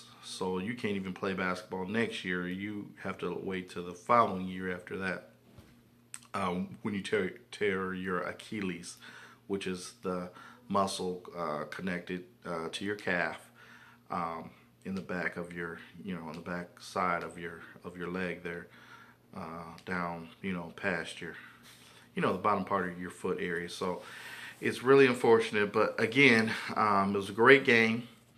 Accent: Peoria, Illinois, United States; I'm from Peoria, Illinois. I went to school at Peoria High School, same school that Sean Livingston went

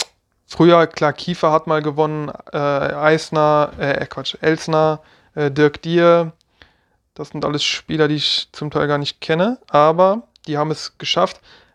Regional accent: Athens, Attica, Greece; German is a second language; Griechische Hauptstadt, doch Athen, hatte ich recht, ja. Ja, jetzt hör mal, ist doch meine Heimat.

